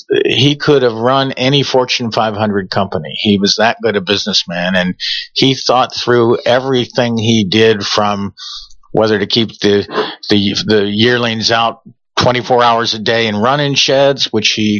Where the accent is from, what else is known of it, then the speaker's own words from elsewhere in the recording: Moncton, Maryland, United States; I'm from Moncton, Maryland.